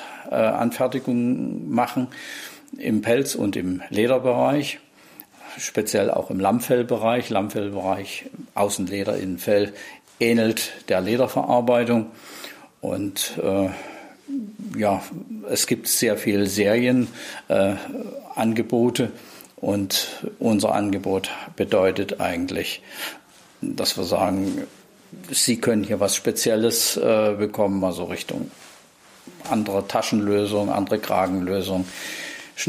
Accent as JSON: {"language": "German", "town": "Dresden", "region": "Saxony", "country": "Germany", "also_born_or_lived": "Wismar", "lives_now": "Schwerin, Germany", "said": "Ich komme ursprünglich aus Dresden, habe viele Jahre in Wismar mein Geschäft gehabt und dort aufgebaut. Und nach der Wende bin ich nach Schwerin gewechselt"}